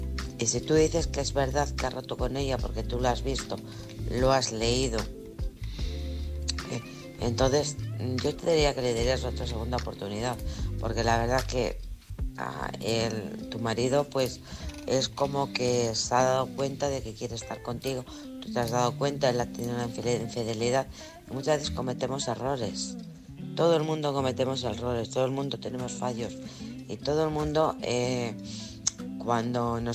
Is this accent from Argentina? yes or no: no; Alcorcón, Community of Madrid, Spain; de Alcorcón.